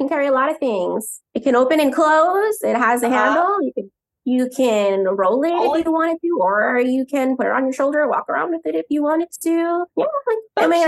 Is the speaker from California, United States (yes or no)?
yes; California, United States; So like I'm half Filipino, and like we have some bags that are like really very nicely embroidered, and the sun is like a symbol of the Philippines too. So I wanted to incorporate that, and you know, we're from Cali